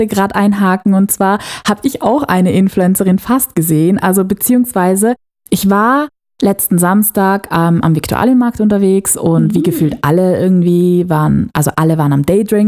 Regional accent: Italy; Und ich meine, ich identifiziere mich ja auch als Italienerin. Ich bin genau genommen ja auch Italienerin.

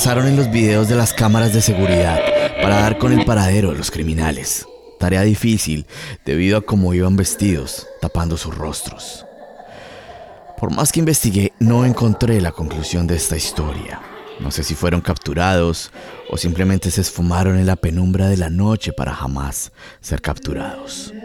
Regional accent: Colombia; en el año 2018, en mi país, Colombia.

